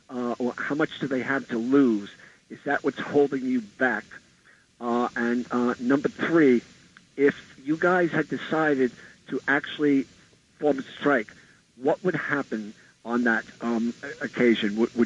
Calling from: Staten Island, New York, United States; from Staten Island, retired educator.

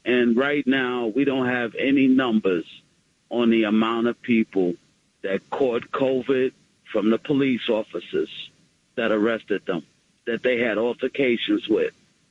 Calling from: New York, United States; I'm calling from the hot polio land of Rockland County.

